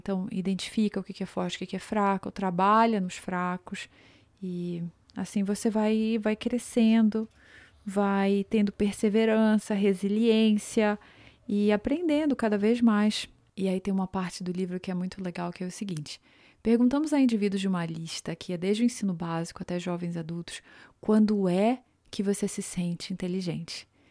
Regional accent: Belém, Pará, Brazil; E no meu ano ainda passaram duas mulheres de Belém, lá da minha cidade

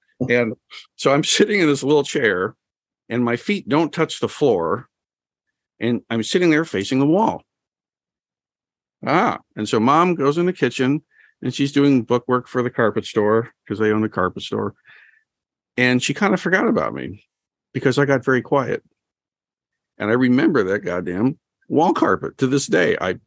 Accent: Toledo, Ohio, United States; I grew up here in the Shire of Toledo, Ohio.

